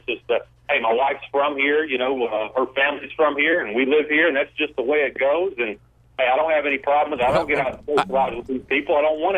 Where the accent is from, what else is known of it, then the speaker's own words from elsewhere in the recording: Heber Springs, Arkansas, United States; now in Stuttgart, United States; Heber Springs.